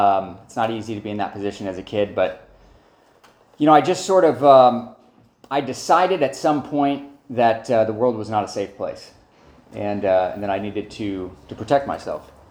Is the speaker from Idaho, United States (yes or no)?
yes; Pocatello, Idaho, United States; also born or lived in Orange County, California / Santa Maria, California; And I say, well, I'm from Pocatello, Idaho, so Santa Maria, I thought was Malibu when I got he